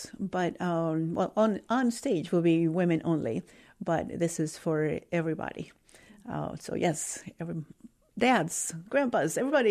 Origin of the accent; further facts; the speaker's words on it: Mexico City, Mexico; So although I am from Mexico City, Oaxaca really holds a special place for me.